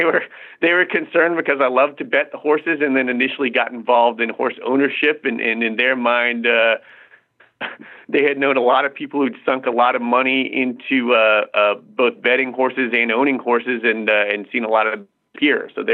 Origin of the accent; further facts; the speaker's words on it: Washington, District of Columbia, United States; I grew up in Washington, D.C. My parents moved there when I was five